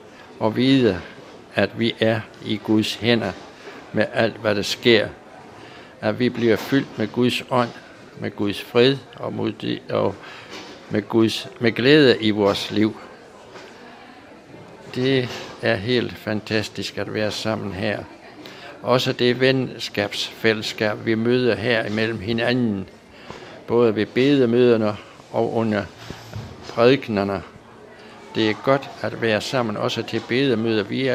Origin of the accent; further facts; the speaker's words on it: Herning, Central Denmark Region, Denmark; Jeg kommer fra Herning i Jylland, ja.